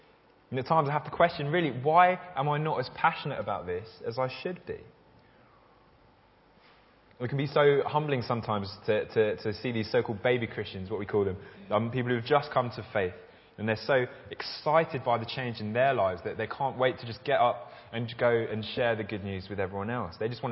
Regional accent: Virginia Water, South East England, United Kingdom; would I have the guts to walk around Virginia Water, walk around my hometown with a pile of Bibles

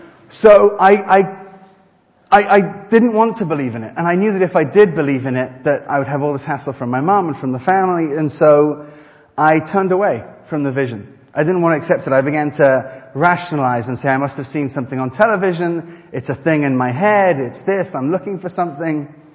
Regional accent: Brighton, South East England, United Kingdom; also born or lived in Israel / Paris, France; I'm a confused background, because you see, my dad's Scottish, and my mother's Moroccan. I was born in Israel, I was raised in Paris, and in the United Kingdom, in Brighton, actually.

